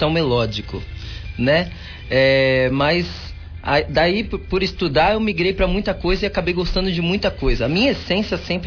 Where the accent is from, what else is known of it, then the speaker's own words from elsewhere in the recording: São Paulo, Brazil; also born or lived in Vila Matilde; eu sou de São Paulo, Zona Leste, Ermelino Matarazzo. Morei muito tempo também na Vila Matilde, mas eu descobri que eu sou socorrense